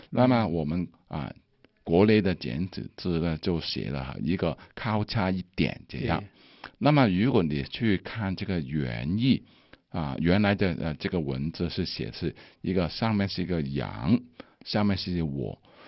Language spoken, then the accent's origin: Chinese; Hong Kong; now in United States; 因为我是从香港过来的，那么香港的天气呢就没有美国这个天气冷，有很少看到有雪。